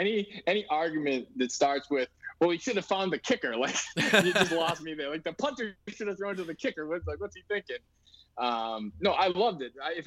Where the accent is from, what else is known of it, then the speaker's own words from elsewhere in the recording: Boston, Massachusetts, United States; And I had these visions because I'm from Boston